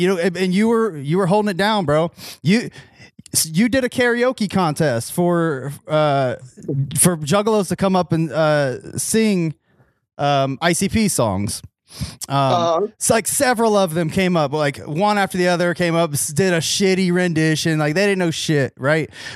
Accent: Columbus, Ohio, United States; Oh yeah, dude, we're from Columbus. We're very well aware of that.

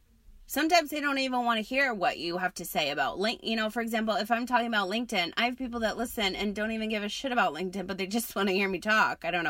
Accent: Rhode Island, United States; now in San Diego, United States; I'm originally from Rhode Island.

